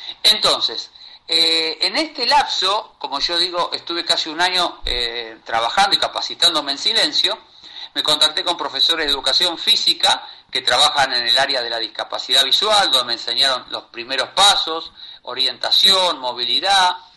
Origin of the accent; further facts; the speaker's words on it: Argentina; de Argentina, profesor